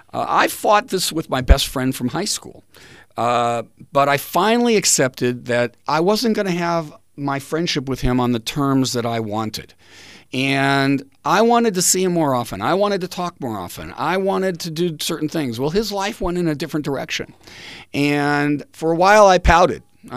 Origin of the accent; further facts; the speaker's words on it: Los Angeles, California, United States; In my case, growing up in Los Angeles, it meant riding my bike into Hollywood and exploring used bookstores to see if I could find old comic books.